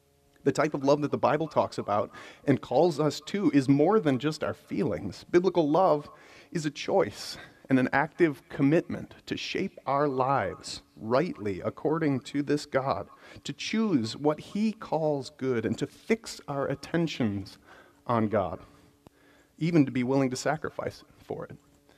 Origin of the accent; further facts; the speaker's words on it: Wisconsin, United States; I grew up in Wisconsin, and if you know anything about Wisconsin, our winters go on and on and on and on.